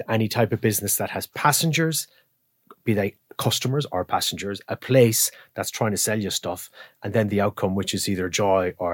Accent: Ireland; Being Irish.

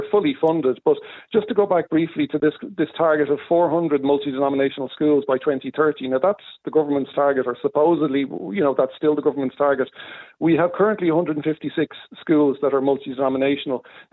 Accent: Ireland; I have to kind of politely point out to them, you realise... I'm Irish.

